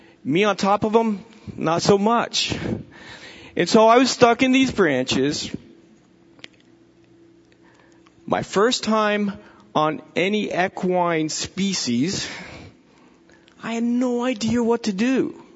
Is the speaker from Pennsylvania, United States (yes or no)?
yes; Pennsylvania, United States; now in Alaska, United States; I grew up in Pennsylvania. My mom grew up in Indiana, and all her family lived out in Indiana.